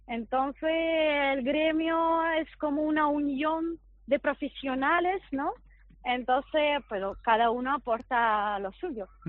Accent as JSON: {"language": "Spanish", "country": "Russia", "said": "También yo soy rusa, entonces para mí este repertorio es un poquito más conocido."}